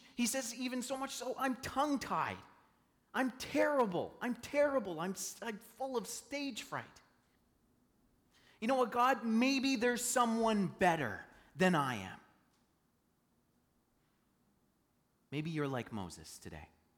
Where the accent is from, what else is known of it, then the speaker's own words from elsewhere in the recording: Ontario, Canada; I'm from Northern Ontario. Northern Ontario is like Galilee. I can say that because I used to grow up there. It's all small towns and, you know, people driving in pickup trucks